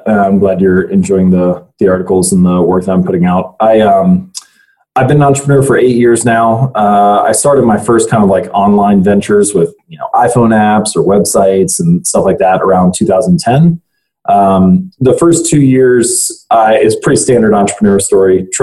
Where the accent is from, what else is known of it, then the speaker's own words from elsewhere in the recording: Hamilton, Ohio, United States; I'm an Ohio boy. I was born and raised just outside Cincinnati in a town called Hamilton, Ohio, and lived there in the same house for my whole life until I went to college.